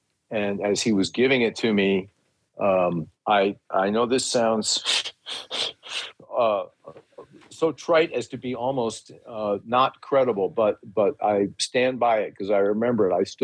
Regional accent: Dallas, Texas, United States; moved away; also born or lived in Illinois; I grew up in Dallas, and it just so happened that when we left Dallas in 1975 to move to Illinois, nothing took me back there for many, many, many years.

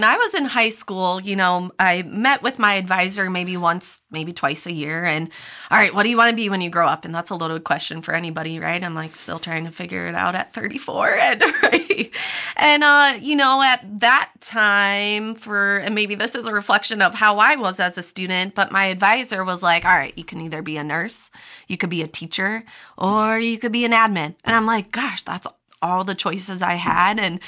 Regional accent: Milwaukee, Wisconsin, United States; Yeah, so I'm a Wisconsin girl. I grew up in the Milwaukee area.

